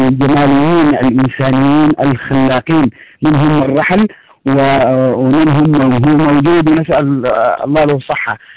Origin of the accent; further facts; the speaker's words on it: Sudan; أنا كإنسان سوداني